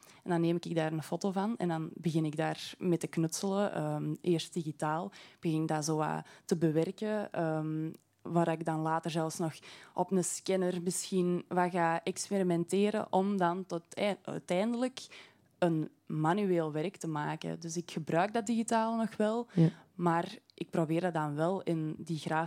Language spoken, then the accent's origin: Dutch; Oud-Turnhout, Flanders, Belgium; Zelf ben ik 24 jaar en ik kom uit Oud-Turnhout. Dus ik ben wel van hier in de buurt.